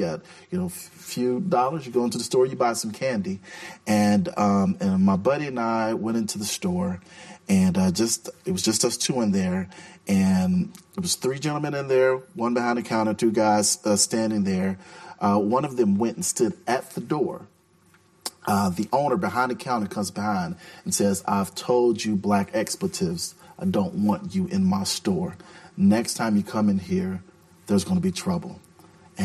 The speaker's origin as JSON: {"language": "English", "town": "Portland", "region": "Oregon", "country": "United States", "tie": "born or raised there", "said": "I grew up again in the Russell area, which sits adjacent to Portland, which is, you know, one of the poorest areas, both neighborhoods, one of the poorest areas in our city."}